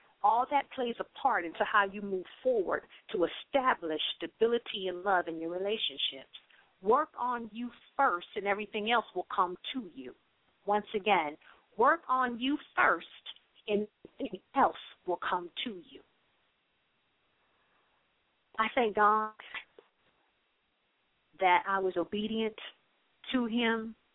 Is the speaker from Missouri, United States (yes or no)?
no; Atlanta, Georgia, United States; After the brook dried up at so many different churches in my hometown, Atlanta, Georgia, it was there at Beulah Missionary Baptist Church